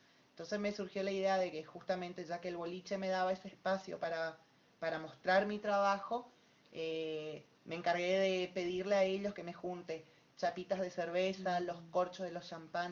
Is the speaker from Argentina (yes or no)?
yes; San Javier, Misiones, Argentina; now in Posadas, Argentina; soy de San Javier.